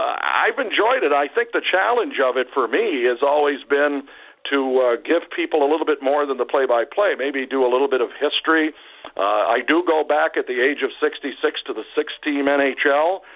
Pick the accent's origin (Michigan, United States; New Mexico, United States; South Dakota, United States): Michigan, United States; Detroit; as a kid growing up in Detroit, I always wanted to be a hockey broadcaster.